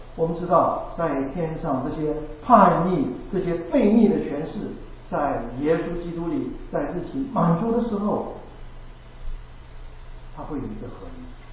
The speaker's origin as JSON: {"language": "Chinese", "country": "China", "said": "对我们中国人而言，这个墙我们有很深刻的印象，我们有没有万里长城呢？"}